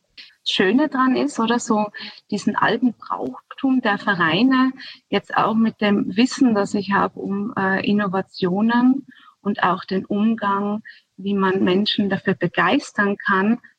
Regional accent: Austria; als Österreicher ist man zwar schon Ausländer, aber nicht so extrem Ausländer.

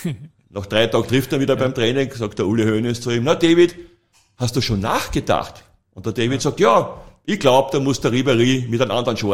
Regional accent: Vienna, Austria; ich bin ein Wiener

